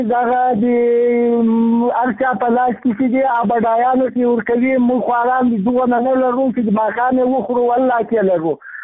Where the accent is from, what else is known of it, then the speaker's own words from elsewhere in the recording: Ghazni, Afghanistan; زه د غزنی دی ولایت کې مرکز دی ولسوالۍ یم.